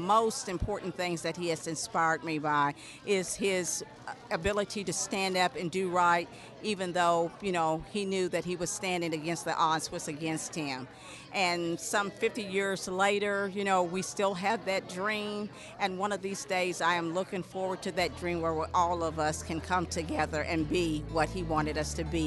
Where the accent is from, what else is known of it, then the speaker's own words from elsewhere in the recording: Henderson, Kentucky, United States; My hometown is Henderson, Kentucky.